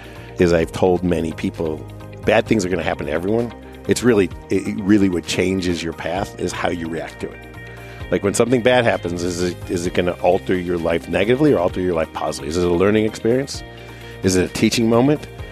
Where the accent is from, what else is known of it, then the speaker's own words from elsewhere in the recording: Cleveland, Ohio, United States; So as you point out, I grew up in just outside of Cleveland, Ohio. I am first generation college educated. My grandparents immigrated to the United States, which is the sort of end of the story.